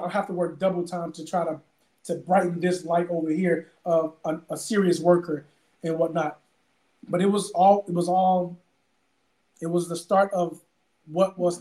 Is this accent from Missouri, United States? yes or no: yes; St. Louis, Missouri, United States; I'm a kid from St. Louis.